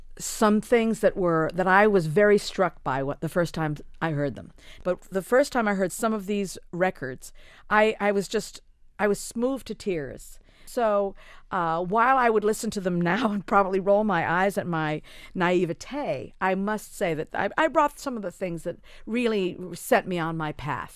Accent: Hawaii, United States; moved away as an adult; Well, I lived in Hawaii my whole life. I was born in Hawaii, and I lived there until I was 19 years old. And it was sort of like a crossroads.

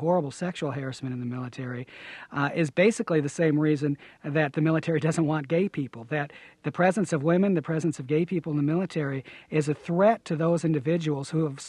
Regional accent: Aurora, Illinois, United States; born or raised there

